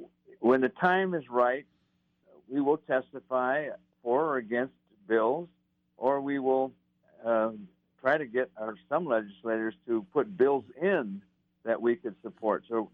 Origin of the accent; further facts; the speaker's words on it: Iowa, United States; there were no turkeys in my home state of Iowa when I was growing up there